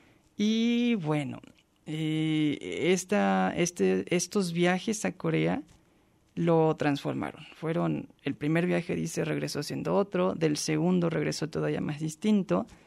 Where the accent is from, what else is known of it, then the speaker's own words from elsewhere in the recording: Jalisco, Mexico; Entonces, pues quienes somos de Jalisco, pues tenemos la fortuna de que, bueno, ya la universidad nos está rescatando algunas de las obras.